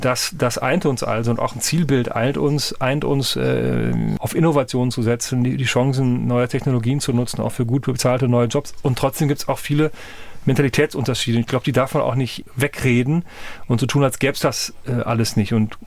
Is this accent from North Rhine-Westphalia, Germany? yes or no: yes; North Rhine-Westphalia, Germany; Wir haben die Textilkrise bei uns im westlichen Münsterland, wo ich herkomme, auch gehabt in den 80er Jahren.